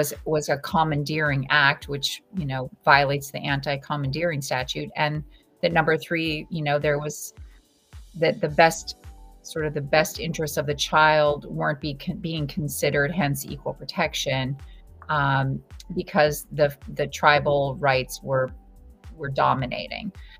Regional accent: Minnesota, United States; moved away as an adult; I was born and raised on the White Earth Indian Reservation in Minnesota because my parents were teachers there. So I went to school there. My whole childhood was there till I was 18 and went away to college

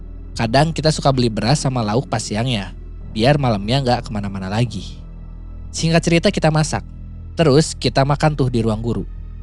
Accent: Sumedang, West Java, Indonesia; Karena saya orang Sumedang yang sekolah di Garut, kalau naik angkot bisa sampai 1 jam di jalan.

